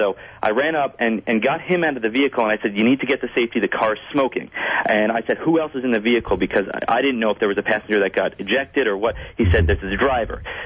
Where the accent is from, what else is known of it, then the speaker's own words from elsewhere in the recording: New Jersey, United States; I'm actually from New Jersey.